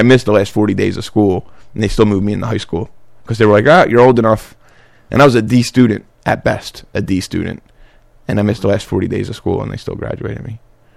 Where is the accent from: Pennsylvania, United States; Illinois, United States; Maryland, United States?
Pennsylvania, United States; Philadelphia; now in Iowa, United States; I never cut a blade of grass until I moved to Iowa. You know, growing up in South Philly, there is no grass.